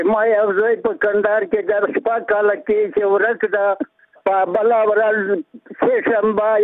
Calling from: Zabul, Afghanistan; د زابل ولایت څخه یو پیغام لرم.

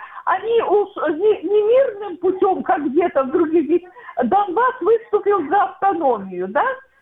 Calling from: Dnipro, Dnipropetrovsk Oblast, Ukraine

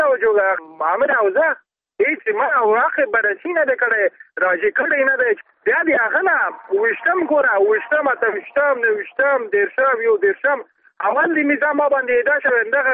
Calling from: Balkh, Afghanistan; زه د بلخ ولایت اوسیدونکی یم.

